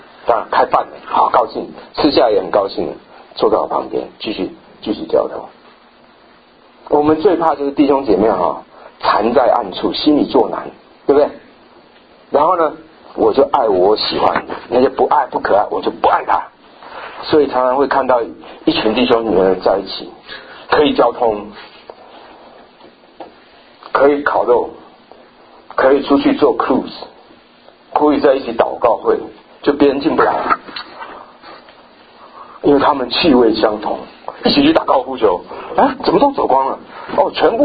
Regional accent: China; 我常常我是中国人啊，我不知道你到了美国剪头发是找谁剪

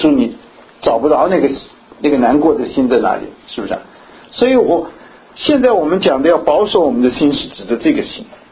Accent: China; 我从大陆来，我们知道大陆一直是斗士貔貅啊

